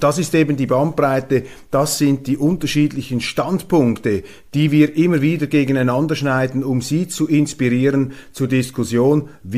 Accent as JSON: {"language": "German", "country": "Switzerland", "said": "Eine Nachricht aus der Südschweiz, aus dem Tessin, die ebenfalls aufrüttelt und die mich als Schweizer mit einem Schamgefühl erfüllt."}